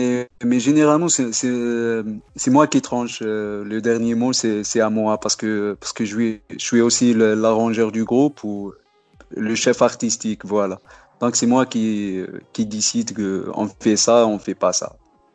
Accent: Tiaret, Tiaret Province, Algeria; Oui, on est tous de Tiaret, oui.

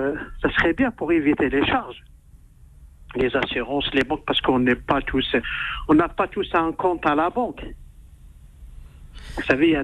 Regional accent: Morocco; moi, je suis marocain.

